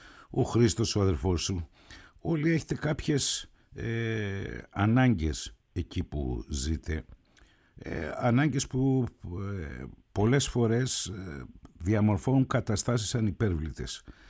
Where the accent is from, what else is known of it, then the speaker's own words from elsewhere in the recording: Greece; είμαστε ξύπνοι ως Έλληνες